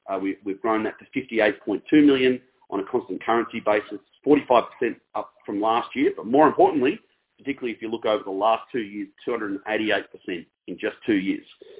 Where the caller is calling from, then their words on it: Melbourne, Victoria, Australia; CEO and co-founder of LiveTiles, and I'm calling from Melbourne